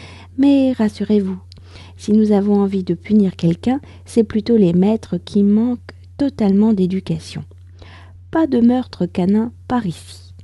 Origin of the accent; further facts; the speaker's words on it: France; je suis française, j'habite près de Paris